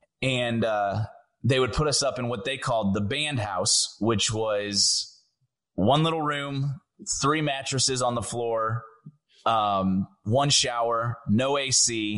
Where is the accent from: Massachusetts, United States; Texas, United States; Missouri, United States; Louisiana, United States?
Missouri, United States; St. Louis; growing up in St. Louis, we had a little bit more asphalt than we had dirt roads, like some artists in country music.